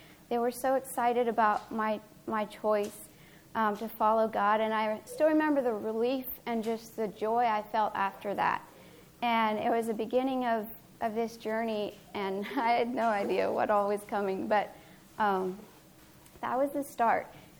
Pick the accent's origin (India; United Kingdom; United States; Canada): Canada; born there; So I was born in Canada in 1980.